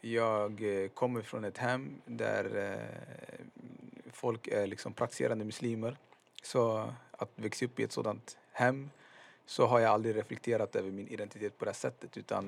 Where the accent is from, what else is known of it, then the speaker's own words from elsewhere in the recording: Hällefors, Örebro County, Sweden; also born or lived in Somalia; Jag är född 1987 i Somalia. Kom till Sverige när jag var 4 år gammal. I den första delen av min barndom på 90-talet, alltså tidigt 90-tal, bodde vi i en liten ort som heter Hällefors. 10 mil norr om Örebro.